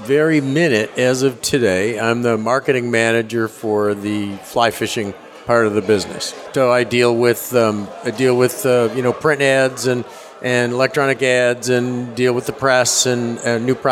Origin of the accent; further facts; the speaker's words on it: Rochester, New York, United States; Rochester, New York.